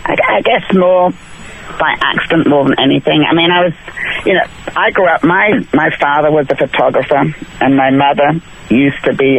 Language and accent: English; England, United Kingdom; Remember, I grew up in England. We were a little bit more reserved back there.